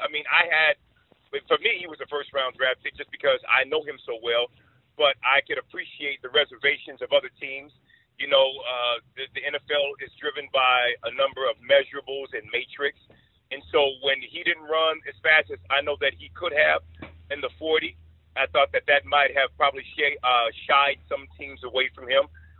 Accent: California, United States; I'm born and raised in California, so that makes me a Raiders fan.

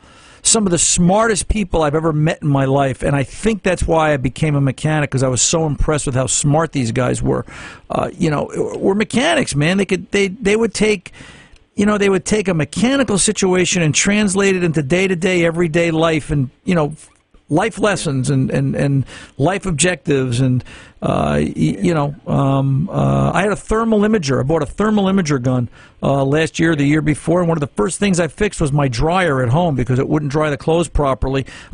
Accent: England, United Kingdom; You know, we're English, separated by a common language.

